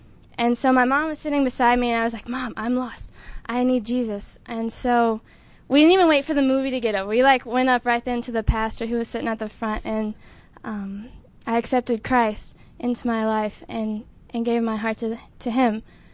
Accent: North Carolina, United States; I'm from North Carolina.

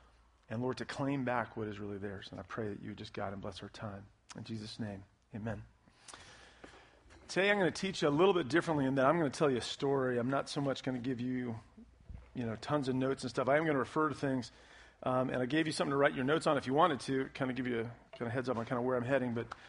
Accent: United States; As a believer, as an American, as someone who lives in this area

